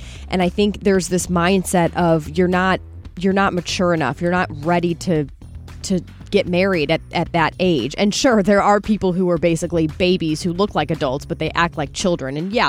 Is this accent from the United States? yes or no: yes; St. Louis, Missouri, United States; And I love St. Louis. I'm from St. Louis, but there are probably other cities that I think are, you know, the cool city if you're trying to like chase the job, right?